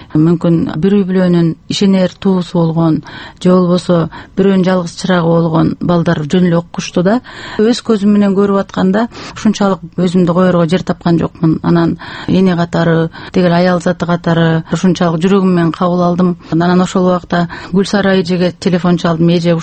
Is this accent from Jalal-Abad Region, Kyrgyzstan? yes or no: yes; Jalal-Abad Region, Kyrgyzstan; born there; Анан мен өзүмдүн туулган жерим Уш токтоол жергесинде өтөт.